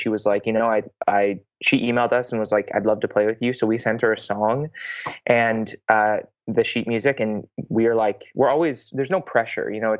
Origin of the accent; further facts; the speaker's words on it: San Francisco, California, United States; Well, we're from San Francisco.